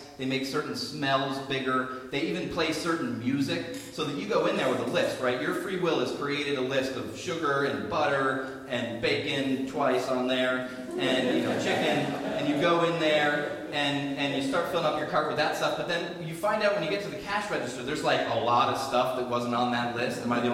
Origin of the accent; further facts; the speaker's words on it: Boston, Massachusetts, United States; You know, I grew up in the Boston area where we were told that people who were tough were really smart.